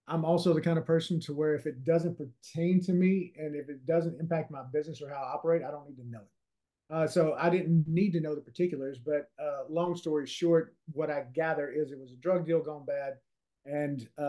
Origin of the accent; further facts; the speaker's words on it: Louisiana, United States; accent: Louisiana; now in Florida, United States; We moved from Louisiana. If you can't, for the listeners, if you can't tell that I'm from Louisiana with the accent, I'm from Louisiana. We moved to Florida back in 2022.